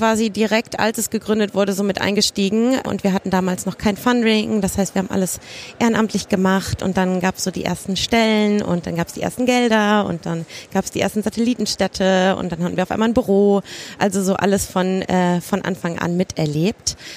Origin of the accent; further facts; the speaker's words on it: Cologne, North Rhine-Westphalia, Germany; Ja, also ich komme ursprünglich aus Köln, deswegen bin ich jetzt ein bisschen so ein Heimspiel hier.